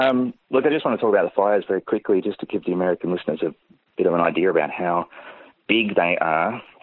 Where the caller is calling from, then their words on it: Melbourne, Victoria, Australia; from Melbourne.